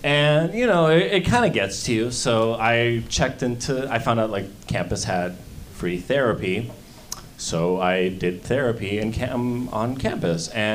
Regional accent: Miami, Florida, United States; I went to Florida State. I'm from Miami originally.

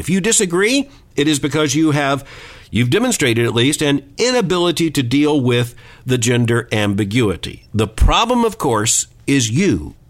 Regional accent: the South, United States; As a Southerner, I just have to find some satisfaction that there in upstate New York, Cornell University is saying that y'all is now a preferred terminology.

